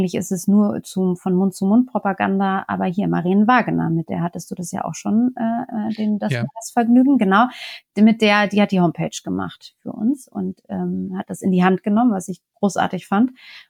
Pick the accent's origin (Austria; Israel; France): France; German is a second language; als Franzose, vielleicht muss ich das noch dazu sagen, das heißt, in Frankreich sind wir ja auch mit der Parität